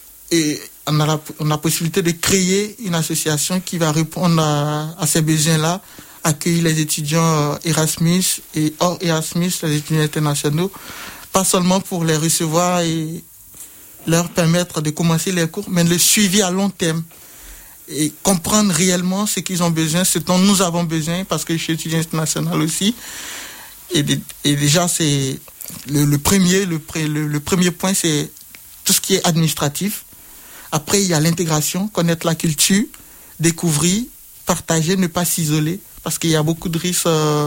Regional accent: Côte d’Ivoire; Je viens de la Côte d'Ivoire, voilà. Mais non, chez nous, il n'y en a pas.

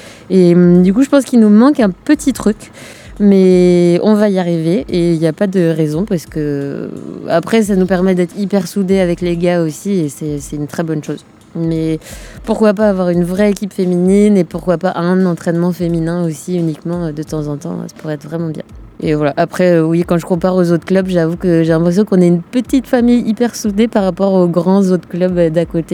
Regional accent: Agen, Nouvelle-Aquitaine, France; À Agen aussi, nous on vient d'Agen, c'est fou.

